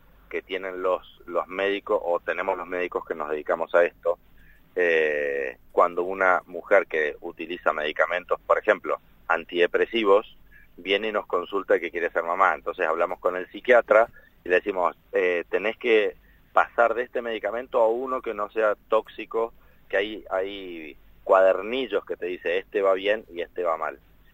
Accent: Neuquén, Argentina; now in Buenos Aires, Argentina; Estás en Buenos Aires, pero soy neuquino.

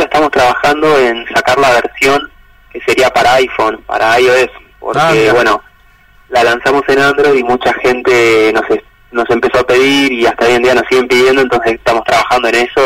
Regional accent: La Plata, Buenos Aires Province, Argentina; En La Plata.

